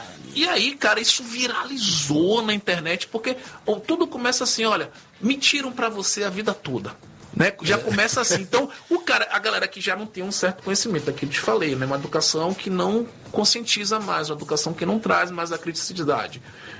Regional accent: Brazil; com certeza a gente precisa resgatar as nossas raízes enquanto brasileiros e valorizar essas raízes

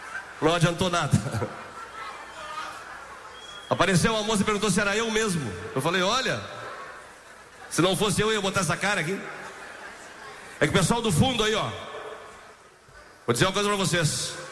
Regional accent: Piratini, Rio Grande do Sul, Brazil; No contrabaixo lá da minha terra, Piratini

